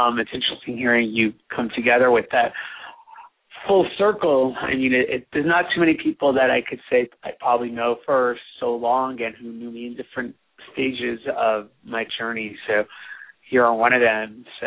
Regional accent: Manhattan, New York, United States; And it's even more interesting because I grew up in Manhattan

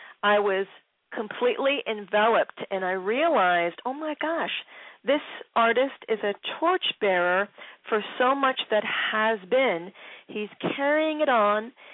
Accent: Philadelphia, Pennsylvania, United States; somebody who had his roots in Philadelphia, who's near to my heart because that's my hometown

